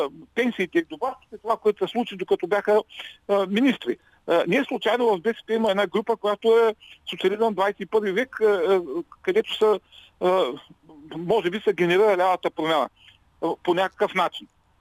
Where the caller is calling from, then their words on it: Ruse, Ruse Province, Bulgaria; съм от Русе.